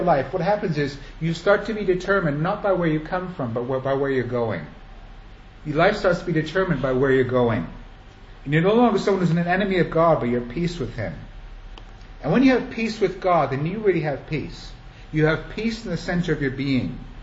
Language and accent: English; England, United Kingdom; also born or lived in Germany / Italy; I was born in Germany, I grew up in England, an American. Lived in Italy for 10 years.